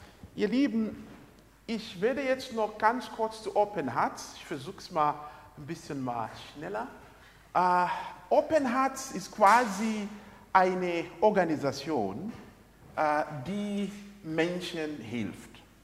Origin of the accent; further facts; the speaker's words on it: Zambia; Ich komme selbst aus Sambia.